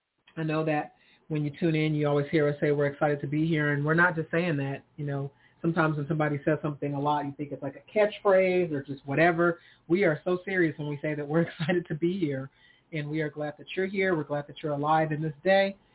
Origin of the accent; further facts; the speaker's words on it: California, United States; I'm from California, so... Californians, we're Mexican too.